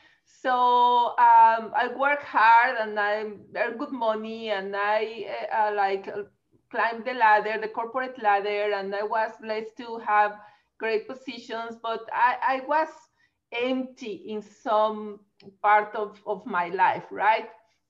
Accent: Mexico; English is a second language; since I am originally from Mexico, as you can see in my accent, right? So I am from Mexico.

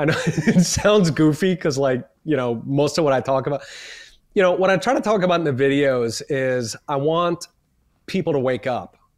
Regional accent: Philadelphia, Pennsylvania, United States; Like I grew up in Philadelphia

